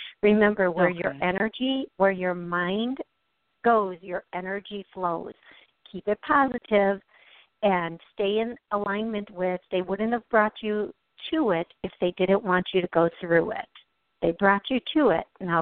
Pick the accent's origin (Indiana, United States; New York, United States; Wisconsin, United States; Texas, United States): Wisconsin, United States; Milwaukee; And this one is actually in my hometown, 414.